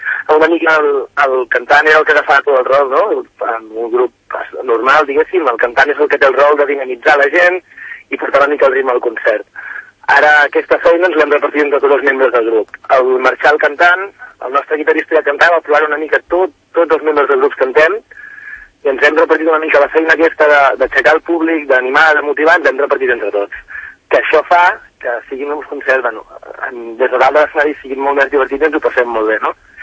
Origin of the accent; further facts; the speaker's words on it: Manresa, Catalonia, Spain; i jo mateix, que sóc la bateria, que vinc de Manresa